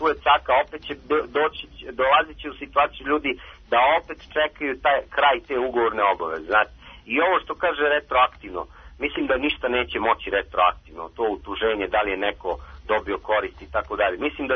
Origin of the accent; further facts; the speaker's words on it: Kragujevac, Šumadija and Western Serbia, Serbia; Pa nisam iz Beograda, ja sam iz Kragujevca.